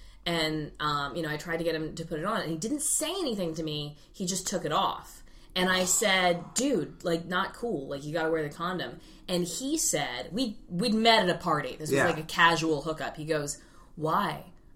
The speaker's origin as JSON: {"language": "English", "town": "Raleigh", "region": "North Carolina", "country": "United States", "tie": "born or raised there", "also_born_or_lived": "Europe", "said": "Raleigh, North Carolina."}